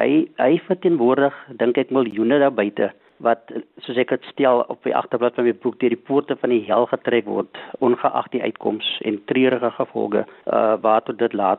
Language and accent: Afrikaans; Northern Cape, South Africa; now in Knysna, South Africa; Ja, ek is 'n sentraal Suid-Afrikaner. Ek is gebore net op die Kaapse vlakte, maar ek het later jare het my pa vir ons Noord-Kaap toe gevat.